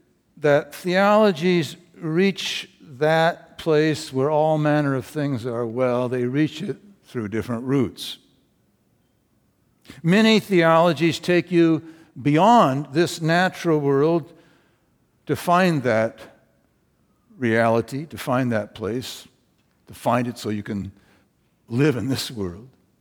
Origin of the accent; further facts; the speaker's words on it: Lynden, Washington, United States; This was in my hometown of Linden, Washington.